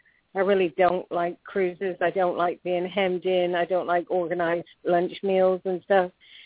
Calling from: Florida, United States; I'm calling from Florida.

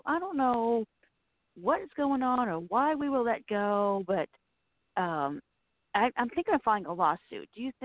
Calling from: Virginia, United States; Virginia.

